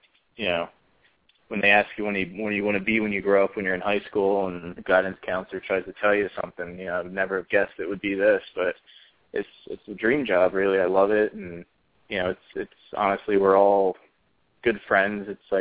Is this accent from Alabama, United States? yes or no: no; New Jersey, United States; I grew up in South Jersey, so, you know, I had the Jersey Shore to go to, so.